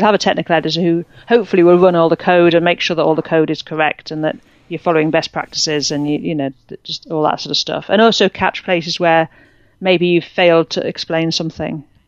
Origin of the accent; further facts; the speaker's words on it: United Kingdom; I mean, I'm obviously British.